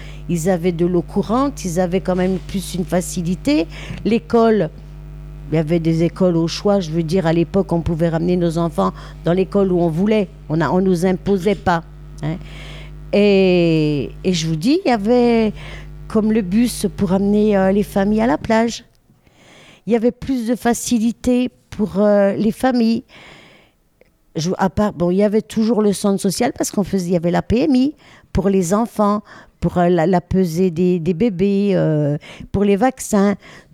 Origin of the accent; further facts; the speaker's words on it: Algeria; Non, mais je dis, je suis algérienne, mais je le dis.